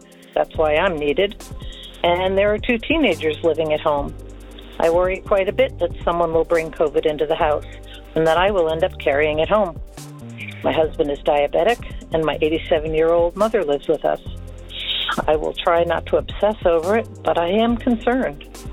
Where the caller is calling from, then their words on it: Snohomish, Washington, United States; I'm calling from Snohomish, Washington.